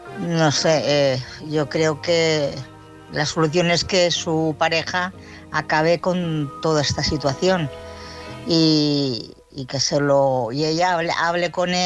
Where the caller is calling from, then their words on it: Barcelona, Catalonia, Spain; de Barcelona.